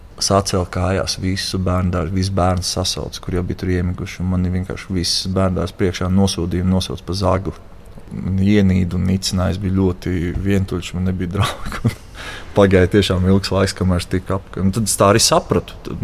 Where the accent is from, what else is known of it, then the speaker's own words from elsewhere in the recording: Valmiera, Valmiera Municipality, Latvia; es no Valmieras esmu